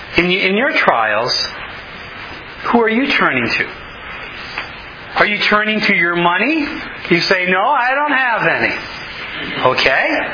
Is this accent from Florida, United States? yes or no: no; Aurora, Minnesota, United States; since when I grew up in Aurora, I attended Aurora Hoyt Lakes High School, which is now called Mesabi East.